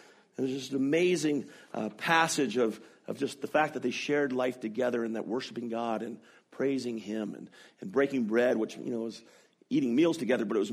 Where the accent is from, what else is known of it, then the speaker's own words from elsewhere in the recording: Oregon, United States; now in Canada; I said, we come from Oregon. 365 days a year of rain. Seasonal depression is huge.